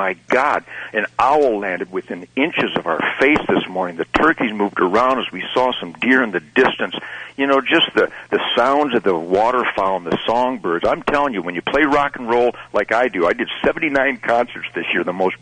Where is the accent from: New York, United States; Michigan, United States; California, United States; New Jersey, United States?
Michigan, United States; Detroit; born there; I was born in Detroit.